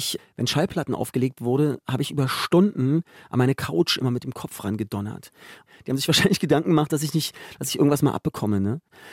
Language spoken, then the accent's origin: German; Berlin, Germany; born there; Ich bin in Köpenick geboren. Köpenick als, also für die, die es noch nicht wissen, Köpenick ist ein sehr grüner Stadtteil. Für mich ist es der grünste. Wir haben dort den Müggelsee, also einen wunderbaren See. Es ist eine Mischung zwischen Großstadt, Kleinstadt.